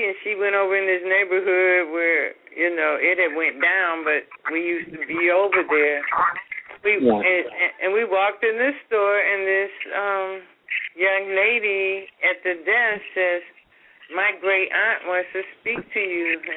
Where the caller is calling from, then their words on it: Detroit, Michigan, United States; from Detroit.